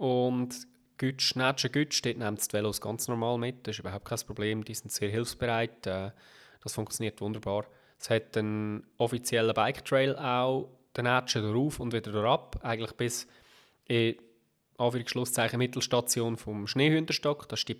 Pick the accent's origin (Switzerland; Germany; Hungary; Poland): Switzerland; Seon, Aargau; Nein, ich bin kein Urner. Ich bin Aargauer oder Seetaler sogar, von Zeon aufgewachsen.